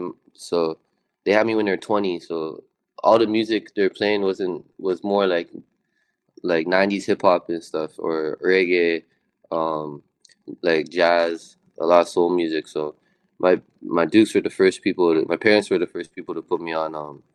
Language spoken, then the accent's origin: English; Toronto, Ontario, Canada; I enjoyed my time in Toronto